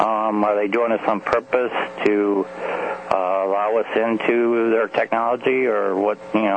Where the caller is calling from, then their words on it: Ohio, United States; Yes, this is … from Ohio.